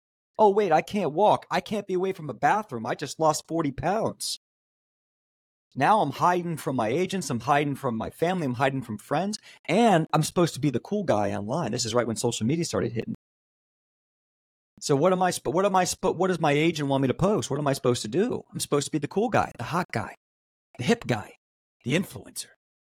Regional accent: Haymarket, Virginia, United States; You know, I was raised in Haymarket, Virginia, in the middle of the woods. We had, you know, we were just good old boys out there.

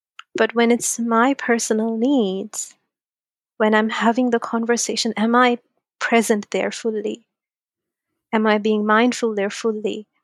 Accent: Bangladesh; English is a second language; now in United States; When I was a kid in Bangladesh, it's a Muslim majority country.

